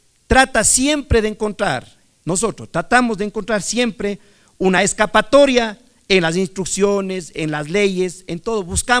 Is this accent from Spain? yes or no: no; Chimborazo, Ecuador; Hace años, allá en la provincia de Chimborazo, de donde vengo, conversaba mi papá